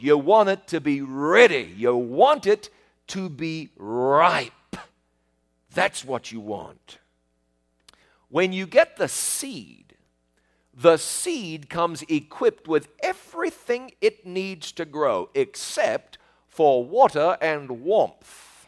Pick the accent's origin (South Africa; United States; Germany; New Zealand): New Zealand; accent: southern accent; I have a southern accent. Look at the map of the world. New Zealand is about as far south as you can get. After New Zealand, it's Antarctica. So I live in New Zealand.